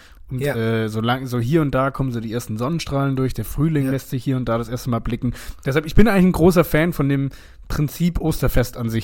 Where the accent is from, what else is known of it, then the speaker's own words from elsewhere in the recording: Baden-Württemberg, Germany; komme ich aus dem Schwäbischen